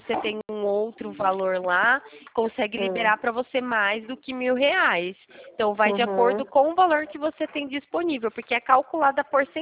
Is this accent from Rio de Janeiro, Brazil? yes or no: no; São Paulo, Brazil; sou da região do interior de São Paulo